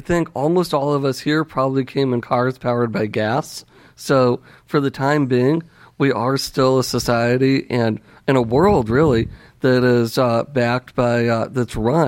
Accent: Roseville, California, United States; I'm from Roseville. That's up in Placer County.

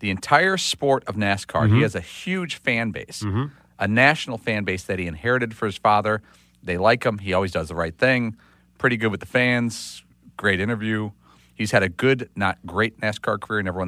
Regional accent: Chicago, Illinois, United States; I grew up in Chicago, and he never came off as one of our guys. He never came off as a Chicago guy.

